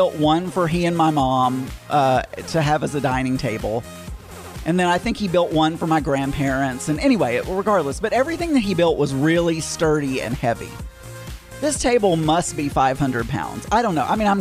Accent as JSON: {"language": "English", "country": "United States", "said": "which was not something I had ever really done as an American"}